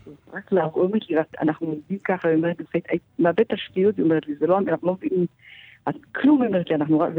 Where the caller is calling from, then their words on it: Ashkelon, Southern District, Israel; אני מאשקלון.